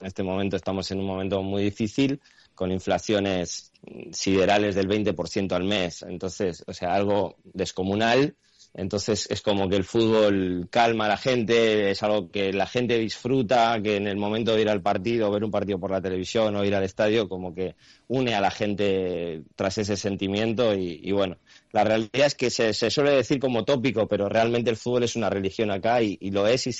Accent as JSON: {"language": "Spanish", "town": "Bilbao", "region": "Basque Country", "country": "Spain", "lives_now": "Argentina", "said": "yo soy español, soy de Bilbao, soy vasco, pero llevo unos años aquí"}